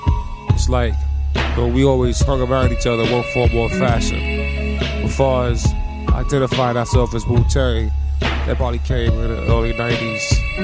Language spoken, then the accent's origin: English; New York City, New York, United States; also born or lived in Staten Island; So I grew up in Brooklyn, and I grew up in Shaolin, back and forth.